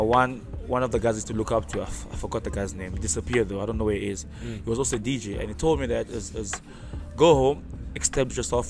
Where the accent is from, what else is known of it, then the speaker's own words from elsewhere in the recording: DR Congo; now in South Africa; Originally, I'm Congolese. You're Congolese. Yeah, so I was born in DRC, and then we moved to SA. I actually came to SA on holiday. I wasn't supposed to stay here.